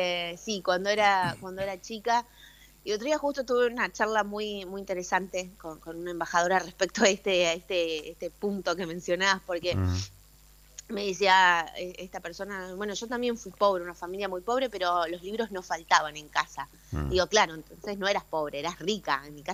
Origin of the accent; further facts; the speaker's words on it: Burzaco, Buenos Aires Province, Argentina; now in Buenos Aires, Argentina; yo soy de Bursaco, acá en el conurbano bonaerense, ahora vivo en Capital hace años, pero en Bursaco hice mi primaria, secundaria, todo.